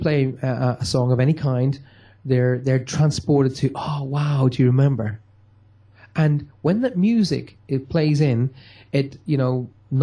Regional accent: Ireland; when I grew up in Ireland, we still had horse and carts, you know.

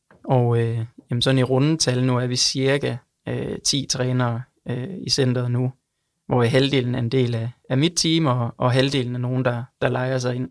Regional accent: Esbjerg, Region of Southern Denmark, Denmark; now in Aalborg, Denmark; Jeg er faktisk fra Esbjerg.

